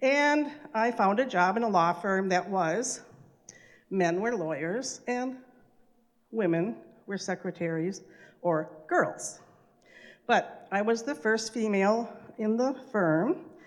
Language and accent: English; Illinois, United States; now in Moorhead, United States; I married a guy who lived in Moorhead, Minnesota. I grew up in Illinois, so I moved here.